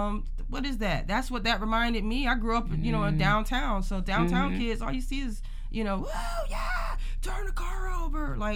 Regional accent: Virginia, United States; I grew up in Virginia, so, like, I'm used to, like, yeah, sometimes cousins would step out of line

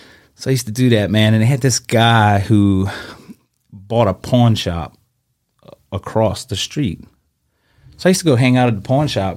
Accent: Napoleonville, Louisiana, United States; So, I mean, I'm from Assumption Parish, Napoleonville, country as fuck.

